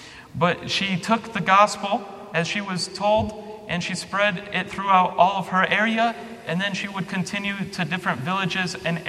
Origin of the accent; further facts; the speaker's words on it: Chicago, Illinois, United States; I grew up in Chicago. I was not raised Orthodox either